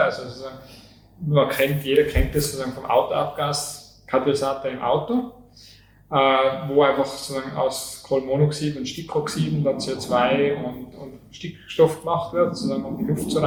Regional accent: Kufstein, Tyrol, Austria; Also ich bin aufgewachsen im Tiroler Unterland, in Ebsberg-Kufstein, und bin dann auch sozusagen in Kufstein Schule gegangen, also Gymnasium, Bundesrealgymnasium in Kufstein.

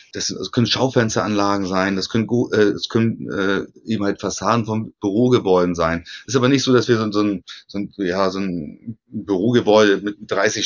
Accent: Hamburg, Germany; born there; ich bin Hamburger, obwohl ich nie in Hamburg gewohnt habe, sondern da nur geboren bin.

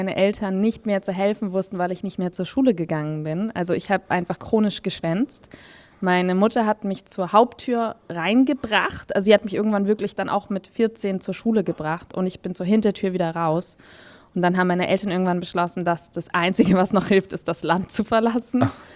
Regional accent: Berlin, Germany; born there; also born or lived in Namibia; Genau, ich bin in Berlin-Wedding geboren. Wer Berlin kennt, weiß, dass das ein im dreckigen Herzen der Hauptstadt ist.

